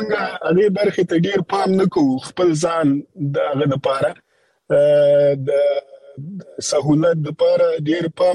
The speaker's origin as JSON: {"language": "Pashto", "country": "Afghanistan", "said": "مونږ خپل افغانان یو او مونږ د وطن د سره ځانګړي مینه لرو او خپل خلکو ټولنې بدلون غواړو"}